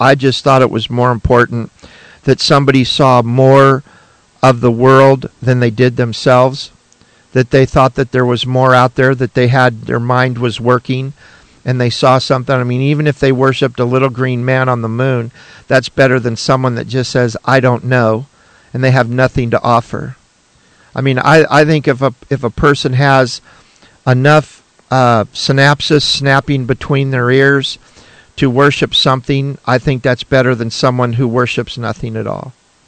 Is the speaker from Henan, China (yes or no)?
no; Zhongshan, Guangdong, China; English is a second language; I grew up in Zhongshan. It's a Chinese town.